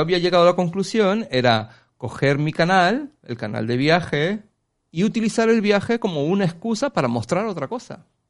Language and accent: Spanish; Madeira, Portugal; porque soy de Portugal, porque soy de Madeira